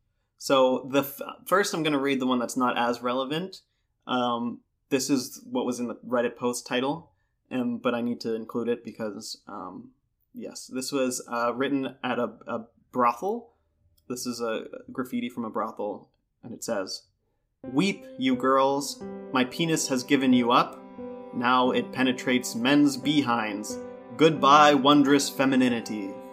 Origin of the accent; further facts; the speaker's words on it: United States; going to Indonesia as an American